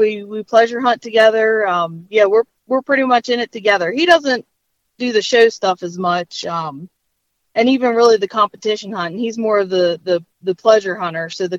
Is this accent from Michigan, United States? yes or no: no; Grantsville, Maryland, United States; Yeah, so I'm from Grantsville, Maryland. It's a little town in the very far western part of Maryland.